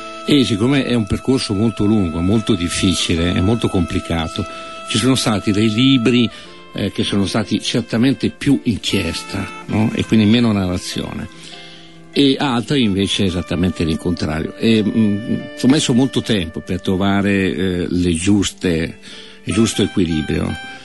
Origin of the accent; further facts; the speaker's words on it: Emilia-Romagna, Italy; Io sono un emiliano, quindi proprio sono nato, insomma, che è cresciuto nelle zone lì intorno a Grezzana, a Mazzavoto